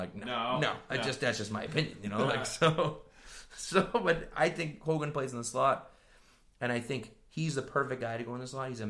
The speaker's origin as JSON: {"language": "English", "region": "Massachusetts", "country": "United States", "tie": "born or raised there", "said": "I got made fun of in middle school for wearing Patriot stuff. And I grew up in Massachusetts."}